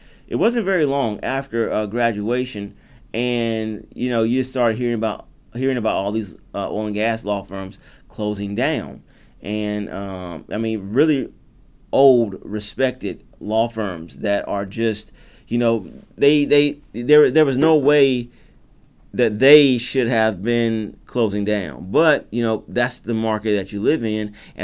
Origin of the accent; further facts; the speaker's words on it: North Carolina, United States; You know, growing up in North Carolina, and I've moved around a ton, you know, up and down the East Coast and even some in the Gulf Coast.